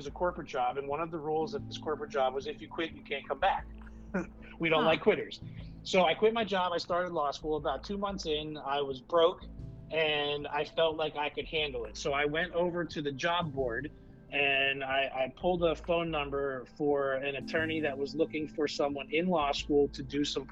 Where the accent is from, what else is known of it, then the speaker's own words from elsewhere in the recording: Hazleton, Pennsylvania, United States; So I grew up in Hazleton, Luzerne County, Pennsylvania, a little bit further north here on the edge of the Poconos. And my family were all small business owners.